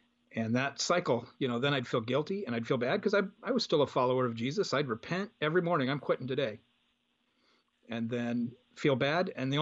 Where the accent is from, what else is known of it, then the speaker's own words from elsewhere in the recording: Boise, Idaho, United States; Well, I grew up in Boise, Idaho, and my dad was a Baptist pastor. And so grew up in the church